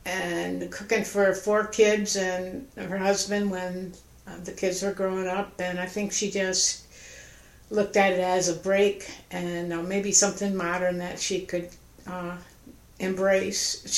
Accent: Sidney, New York, United States; born there; I was born in Sydney, New York, July 30th, 1945, at The Hospital.

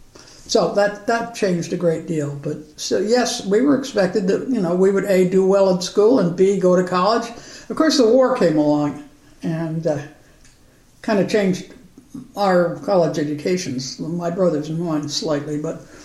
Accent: Cooperstown, New York, United States; So my growing up in Cooperstown is rather different from a lot of other people's, I think.

